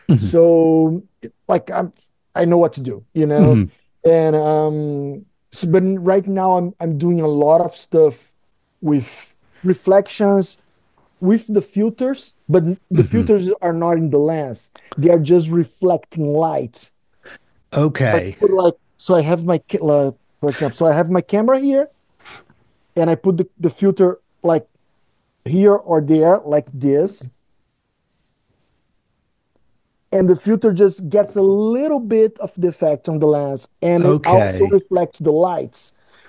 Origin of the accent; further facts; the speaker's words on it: Brazil; now in Lisbon, Portugal; I'm from Brazil. I live in Portugal, in Lisbon, but I'm Brazilian.